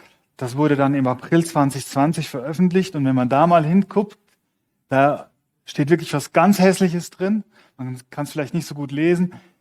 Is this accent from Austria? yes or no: no; Switzerland; dass auch bei uns im Westen, bei uns in der Schweiz in den nächsten Jahren solche Systeme kommen können